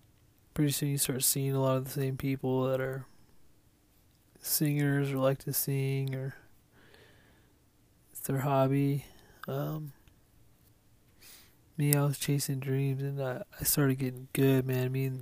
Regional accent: Long Beach, California, United States; also born or lived in Los Alamitos; I was born and raised in Long Beach, LAOC. I say that because I lived on the border of OC and Long Beach, in a little town called Los Alamitos.

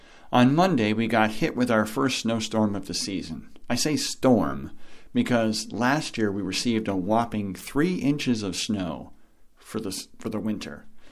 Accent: Wisconsin, United States; born there; This is somewhat bizarre, as I was born in Wisconsin, not a state that's a stranger to the cold.

